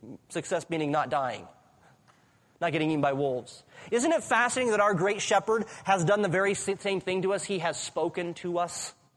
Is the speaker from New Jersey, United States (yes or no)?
no; Wyoming, United States; I'm from Wyoming, and I was never a shepherd, but there's a lot of shepherds in Wyoming.